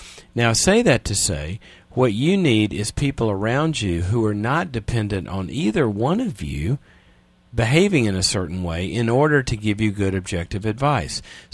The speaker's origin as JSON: {"language": "English", "region": "Louisiana", "country": "United States", "tie": "born or raised there", "said": "From Monroe, Louisiana, not far from my hometown."}